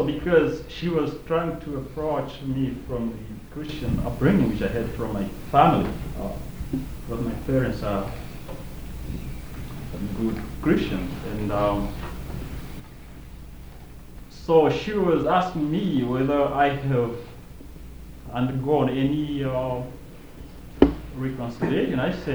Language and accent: English; Namibia; from Namibia. And I learned reconciliation probably the hard way because of the racial tension in my country.